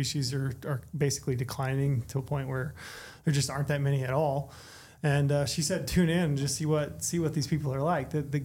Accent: Cedar City, Utah, United States; I am from Cedar City. This is it's in my blood.

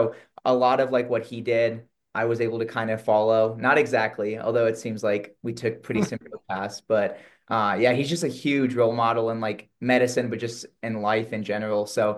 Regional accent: Midwest, United States; I'm from the Midwest initially

